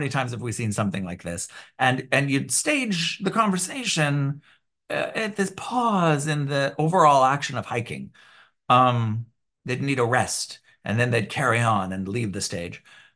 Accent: Canada; now in Montreal, Canada; I'm living here in Montreal now, giving that a go, even though my French is not what it should be as a Canadian

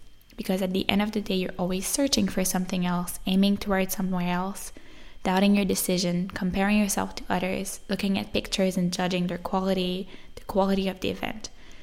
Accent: Quebec, Canada; English is a second language; So I'm coming from French Canada. I never had a lot of travel experience before.

